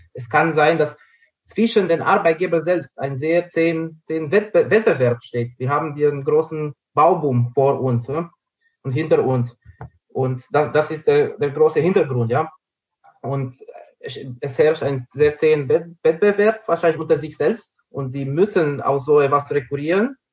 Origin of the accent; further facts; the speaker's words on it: Romania; Und ich komme ja auch ursprünglich aus Rumänien.